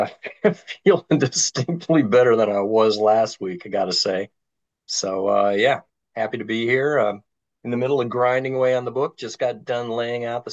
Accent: United States; I don't know what the deal is as an American

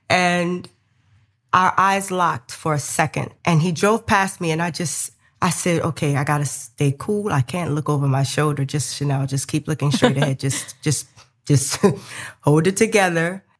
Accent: New Orleans, Louisiana, United States; I'm from New Orleans.

